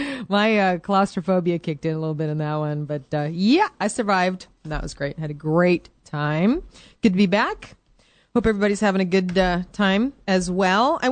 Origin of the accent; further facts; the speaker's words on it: Seattle, Washington, United States; I've lived here my whole life. I'm born and bred in Seattle area, actually, which is kind of unusual.